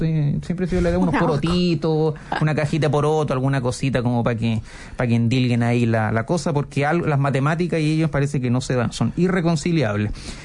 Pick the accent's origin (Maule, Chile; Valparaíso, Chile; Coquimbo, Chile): Maule, Chile; Talca; Un saludo nuevamente a mi ciudad natal, Talca